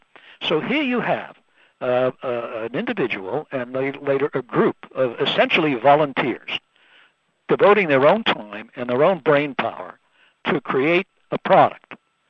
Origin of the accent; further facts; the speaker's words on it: United States; I think it's from being an American.